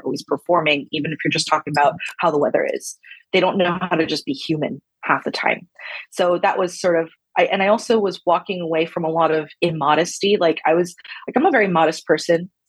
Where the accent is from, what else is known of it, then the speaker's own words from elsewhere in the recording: Los Angeles, California, United States; moved away as an adult; I was like, well, I'm far away from Los Angeles and I don't know how I'm ever going to get back.